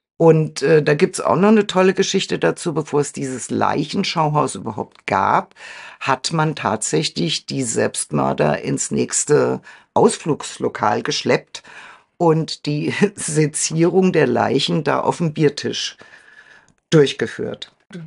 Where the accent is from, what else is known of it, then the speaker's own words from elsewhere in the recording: Frankfurt am Main, Hesse, Germany; born there; ich bin ja gebürtig in Frankfurt-Main